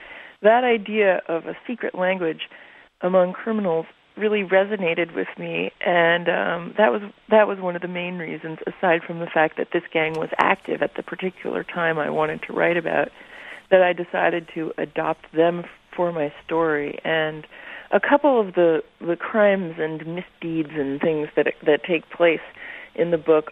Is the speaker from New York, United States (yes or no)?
yes; Brooklyn, New York, United States; my father gave to me as a young girl growing up in Brooklyn, New York.